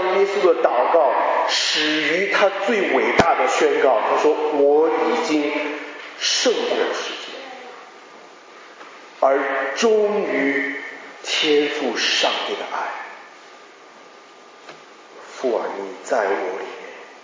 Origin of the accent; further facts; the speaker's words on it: China; 当我作为一个来自中国的学生来到北美上学的时候，我也感受到我们太多的不一样